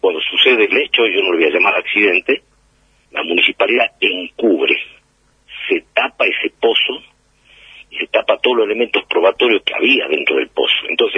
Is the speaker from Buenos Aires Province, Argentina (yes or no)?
no; Tartagal, Salta, Argentina; inclusive de mi pueblo Tartagal